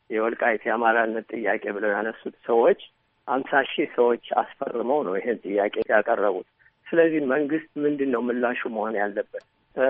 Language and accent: Amharic; Gondar, Amhara, Ethiopia; born there; እኔ የተወለድኩት ጎንደር ከተማ ነው። እኔ አማራ በሚል ስም ራሳችንን ጠርተን አናውቅም።